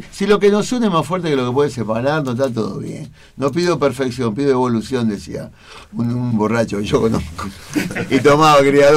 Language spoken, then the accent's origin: Spanish; Sarandí, Buenos Aires Province, Argentina; que Arsenal es el club de mi barrio, de Grondona, yo soy de Sarandí.